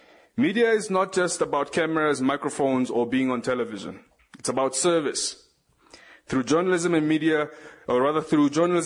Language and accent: English; Okahandja, Otjozondjupa, Namibia; I came from Okahanja, specifically from Fayfran Camp, at a place many know as a dusty, but I think it's quite a humble place that's full of hardworking people